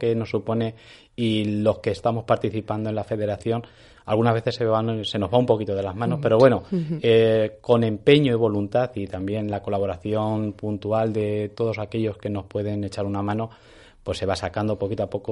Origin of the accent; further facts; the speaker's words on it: Toledo, Castilla-La Mancha, Spain; somos de aquí de Toledo